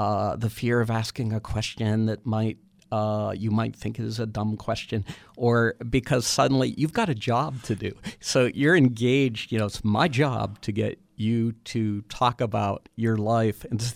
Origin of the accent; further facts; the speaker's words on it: Churchill, Pennsylvania, United States; I grew up in Churchill Borough, which at the time was pretty much all, you know, adults my parents' age and kids around our ages.